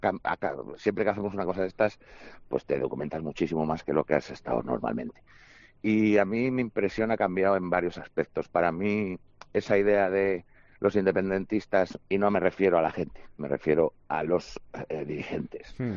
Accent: Catalonia, Spain; moved away; Yo soy catalán. Yo marché de allí en el 93.

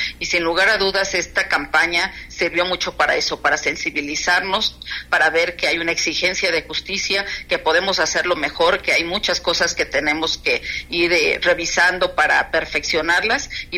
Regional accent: State of Mexico, Mexico; soy la candidata mexiquense, soy de acá, del Estado de México, soy la única mexiquense en el proceso para ministras

